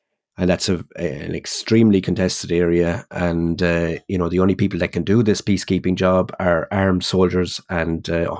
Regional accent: Ireland; it's all about using those friendly skills that we all possess as Irish people, that kind of innate soundness

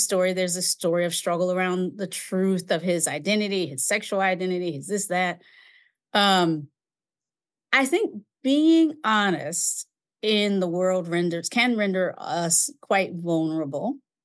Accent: Kinston, North Carolina, United States; as a little girl growing up in Kinston, North Carolina, born, I proudly named the year as 1967

